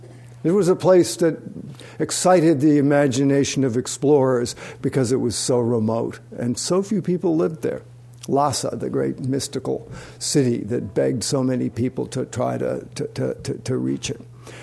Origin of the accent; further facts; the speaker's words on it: New York, United States; I grew up in New York. As a kid, every morning you'd wake up, there'd be a layer of grit, of soot on the windowsill, because we burn coal.